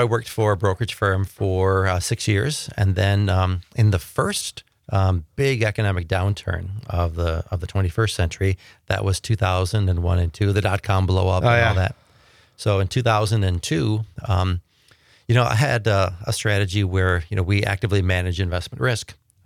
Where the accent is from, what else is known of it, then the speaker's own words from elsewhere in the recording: Wausau, Wisconsin, United States; now in Appleton, United States; So growing up in Wausau, I was getting to be a little bit more diverse with the Hmong moving in.